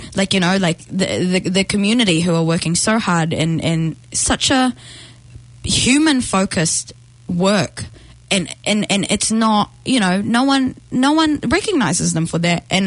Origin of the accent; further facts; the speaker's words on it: Philippines; Yeah, because I mean like growing up as a Filipino migrant, it's like it's really hard to like navigate your way through life